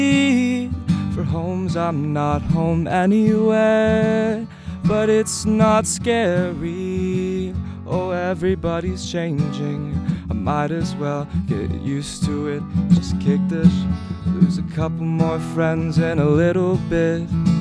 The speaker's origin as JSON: {"language": "English", "town": "Houston", "region": "Texas", "country": "United States", "said": "I'm from Houston"}